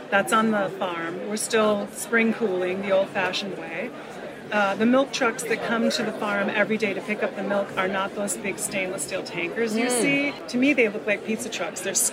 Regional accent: Green Bay, Wisconsin, United States; So I grew up in Green Bay, Wisconsin

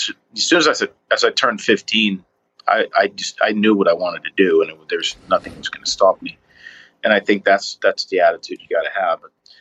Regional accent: Sweden; English is a second language; moved away; I talked to another friend of mine from New York that met a girl from my hometown, and he moved back with her to Sweden.

